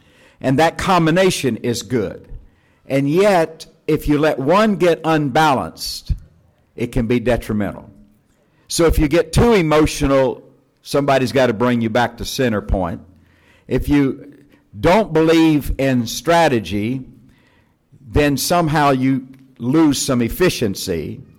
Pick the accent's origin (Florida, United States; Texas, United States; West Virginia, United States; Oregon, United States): Texas, United States; accent: southern; also born or lived in Arkansas; Well, I was born and raised in Texas, and I spent 20 years in Arkansas, and so we don't speak the Queen's English.